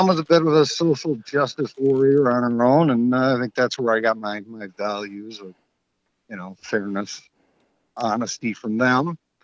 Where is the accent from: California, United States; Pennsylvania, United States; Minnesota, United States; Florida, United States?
Minnesota, United States; Austin; I grew up in Austin, which is, further south from here.